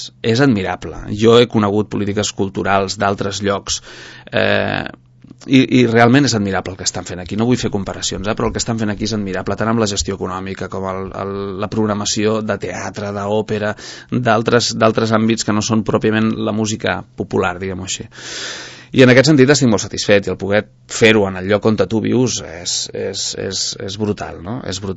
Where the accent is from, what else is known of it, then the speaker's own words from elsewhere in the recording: Sant Cugat del Vallès, Catalonia, Spain; és que jo sóc de Sant Cugat